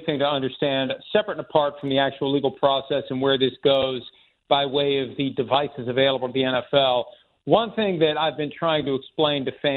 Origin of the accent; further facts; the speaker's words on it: Wisconsin, United States; now in Pittsburgh, United States; even though I live in Pittsburgh and I grew up in Wisconsin